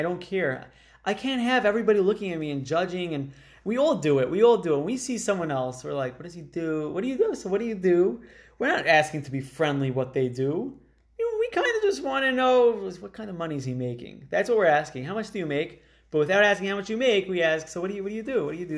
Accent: Flatbush, New York, United States; And I grew up in Flatbush, and it looks nice.

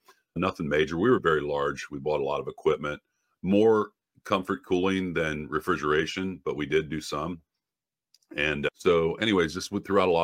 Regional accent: Ohio, United States; Yeah, I'm from Ohio.

